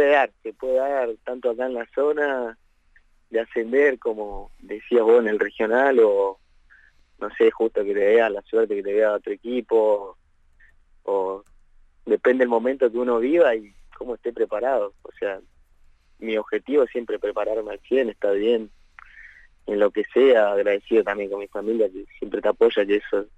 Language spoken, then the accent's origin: Spanish; Centenario, Neuquén, Argentina; born there; Sí, yo soy nacido en Centenario